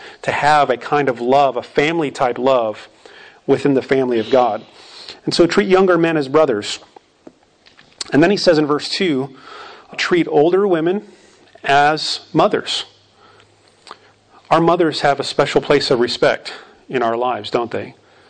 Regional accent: Arizona, United States; When I was growing up, I was a part of two churches during the time that I was growing up in Arizona.

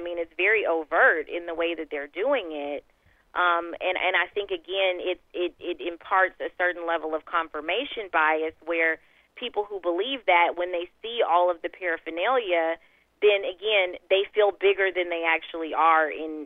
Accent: Texas, United States; I mean, I certainly, being a Texan

